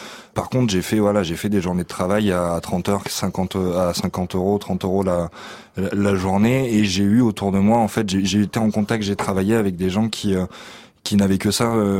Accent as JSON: {"language": "French", "region": "Southern France", "country": "France", "said": "moi, je viens du sud de la France, je vais faire des écoles d'art en Belgique"}